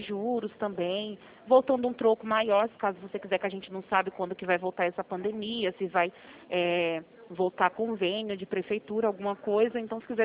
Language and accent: Portuguese; Rio Claro, São Paulo, Brazil; Eu sou daqui de Rio Claro mesmo, entendeu?